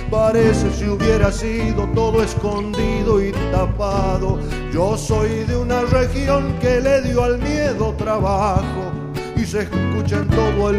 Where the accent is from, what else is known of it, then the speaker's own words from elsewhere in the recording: Catamarca, Argentina; Yo soy de Catamarca, en donde el silencio despierta.